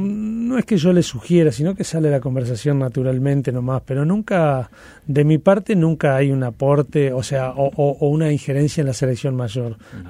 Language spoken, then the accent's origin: Spanish; Montevideo, Uruguay; Yo soy actualmente de Uruguayana de Ascenso, diríamos Bellavista, Capurro, ahí cerca del Prado.